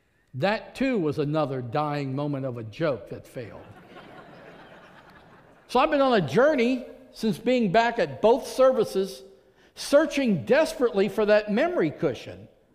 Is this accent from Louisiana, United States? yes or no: yes; New Orleans, Louisiana, United States; born there; I was born in New Orleans, and so in preparation for this week, I went ahead and looked at topo maps, because if you're born in New Orleans, the truth is we are a city that was built below sea level.